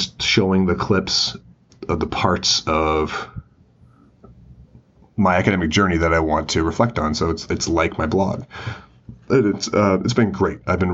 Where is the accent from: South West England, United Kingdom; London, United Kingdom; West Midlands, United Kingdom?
South West England, United Kingdom; Bath; born there; also born or lived in Halifax; I was born in Bath, England, so I was in England for a while, and in Halifax, and, you know, various places.